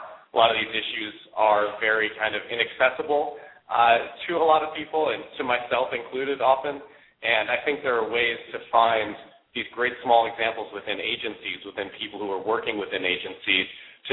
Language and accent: English; Chicago, Illinois, United States; Prior to that, I was in school in upstate New York at Cornell, and I'm originally from Chicago